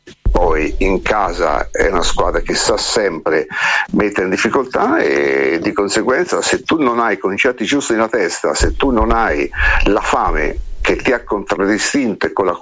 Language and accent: Italian; Tuscany, Italy; Io come sai sono toscano e di conseguenza, avendo anche lavorato 5 anni a Firenze